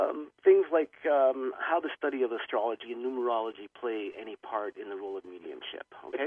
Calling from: Albany, New York, United States; It's very freezing here in the Northeast. I'm calling you from Albany, New York. That's where I'm located.

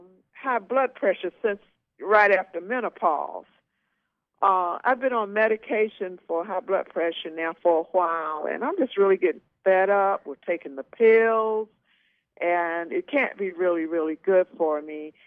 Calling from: Atlanta, Georgia, United States; I'm calling from Atlanta, Georgia.

